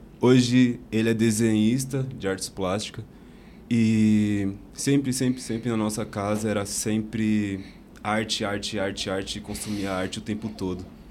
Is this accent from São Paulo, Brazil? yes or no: yes; São Paulo, Brazil; Vim da minha cidadezinha do Grajaú. Agradeço a Deus por ter vindo de lá, terra